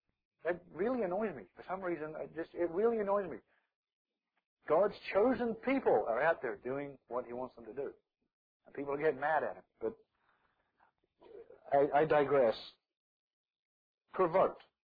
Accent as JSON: {"language": "English", "country": "Australia", "tie": "born or raised there", "also_born_or_lived": "New Zealand", "said": "I was born in New Zealand, but I spent most of my life growing up in Australia."}